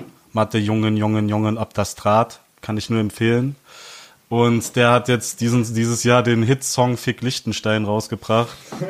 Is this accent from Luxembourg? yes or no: yes; Luxembourg; Fun Fact, ich komme zur Hälfte aus Luxemburg.